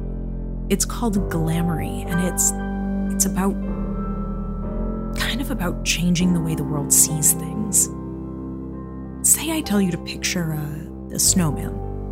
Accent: Michigan, United States; moved away as an adult; now in Vancouver, Canada; I'm from Michigan originally, but now I live in this awesome, magical city called Vancouver.

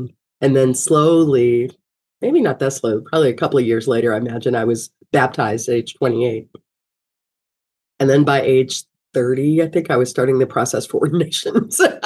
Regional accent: Kentucky, United States; I remember growing up in Kentucky and, you know, like having like these moments, like transcendent moments, walking in my grandmother's yard

